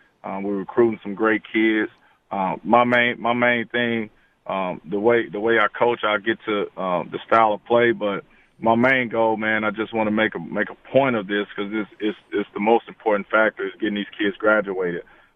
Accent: Mississippi, United States; my family is from Mobile, Alabama. Obviously, I grew up in Mississippi

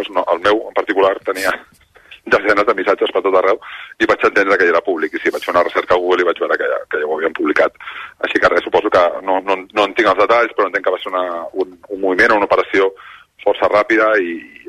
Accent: Barcelona, Catalonia, Spain; nosaltres som de Sants, cony, que som al costat de les Corts

